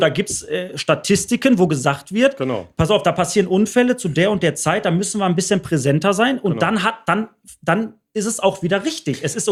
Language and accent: German; Bottrop, North Rhine-Westphalia, Germany; Ich bin in Bottrop groß geworden